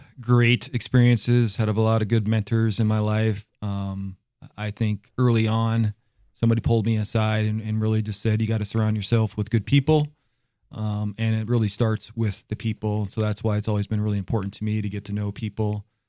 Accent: Montana, United States; I grew up in Montana.

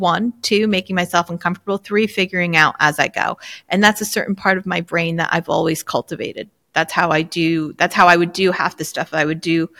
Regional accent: United States; moved away; also born or lived in England; Now, mind you, I grew up in the States, so I know how to drive a standard car

